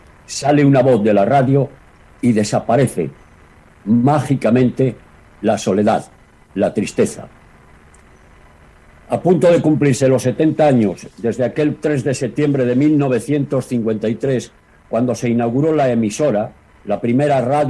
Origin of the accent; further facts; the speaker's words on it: Laredo, Cantabria, Spain; la gente de mi pueblo de Laredo